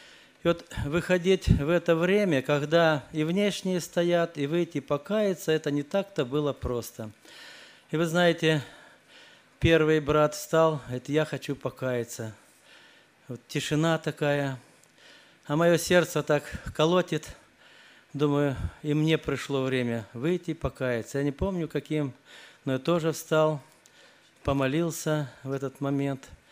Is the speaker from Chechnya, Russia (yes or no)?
no; Kislovodsk, Stavropol Krai, Russia; я из Кисловодска, служение пресвитерское несу.